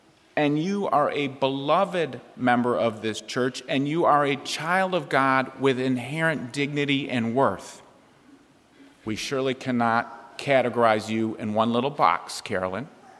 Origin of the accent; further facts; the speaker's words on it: Chicago, Illinois, United States; in what some call Chirac, my hometown. Churches all over Chicago have declared that today, one day, Easter, no murders.